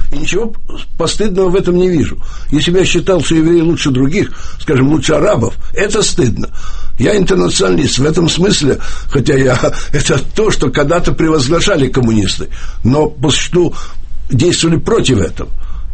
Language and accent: Russian; Russia; born there; first language ru; я в то же время в хорошем смысле даже российский патриот. Я здесь родился, это мой родной язык. Никогда не хотел никуда уезжать.